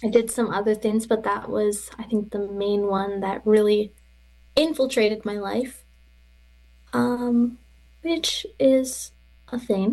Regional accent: Nanaimo, British Columbia, Canada; I'm from the Penelika tribe. I'm grew up on Nanaimo territories. That is Vancouver Island.

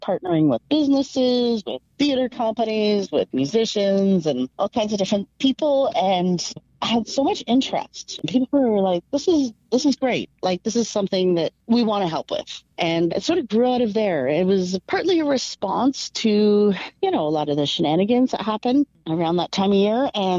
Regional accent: Ireland; we just sort of ignore that part as Irish people.

